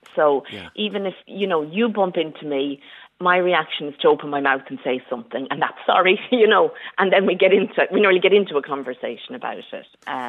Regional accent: County Cavan, Ireland; Or they made a good Cayley, because I'm from Cavan, and that would be something that would be a Leitrim.

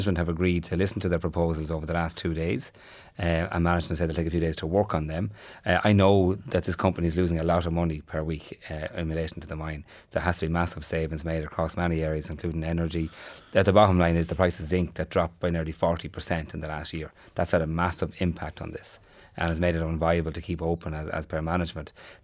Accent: Navan, County Meath, Ireland; I mean, it's my hometown. I probably live on top of the mine at this stage, but it's a massive... it's a massive impact on the community and area and the whole lot of Navan.

